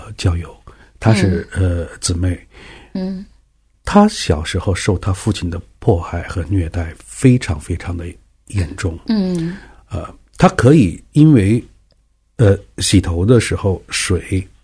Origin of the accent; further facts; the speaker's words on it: China; 我经常我说我从大陆过来，我觉得这是一个罪性更大的一个广袤的一个地区啊。